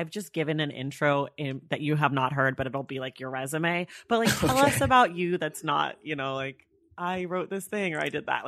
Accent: Oakland, California, United States; I'm from Oakland, California.

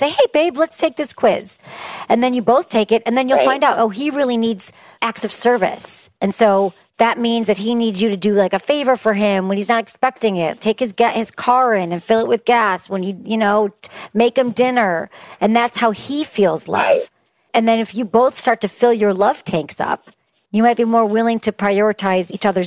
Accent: Michigan, United States; I grew up in Michigan as well. I never heard anybody talking about it.

